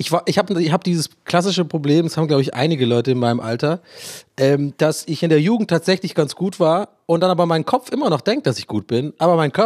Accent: Ireland; born or raised there; accent: Irish

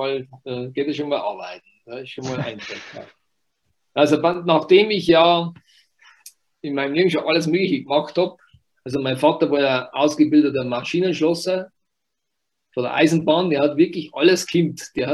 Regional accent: Wurz, Bavaria, Germany; ich bin in Wurz aufgewachsen, Wurz, Gemeinde Büchersreuth, also ein kleines Dorf, und wurde auch Ministrant

